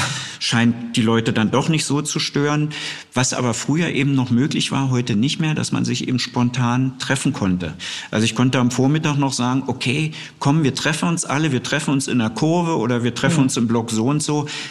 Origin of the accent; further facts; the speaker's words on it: Berlin, Germany; Als Berliner Junge habe ich das als selbstverständlich hingenommen.